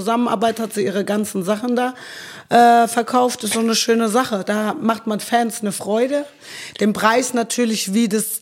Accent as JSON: {"language": "German", "town": "Rödermark", "region": "Hesse", "country": "Germany", "tie": "born or raised there", "said": "Wenn wir dann so in meine Hut fahren, dann nach Rödermark"}